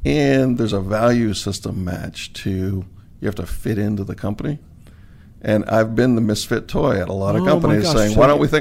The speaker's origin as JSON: {"language": "English", "town": "Harrisburg", "region": "Pennsylvania", "country": "United States", "said": "Harrisburg, Pennsylvania."}